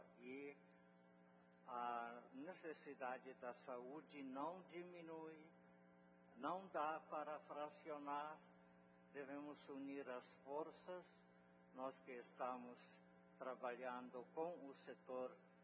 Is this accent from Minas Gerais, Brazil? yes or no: no; Anápolis, Goiás, Brazil; De onde você é? De Anápolis. Eu sou do centro.